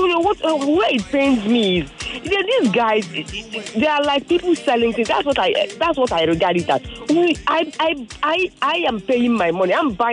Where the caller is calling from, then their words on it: Ajah, Lagos, Nigeria; I'm calling from Aja Agri, actually. I'm on the road.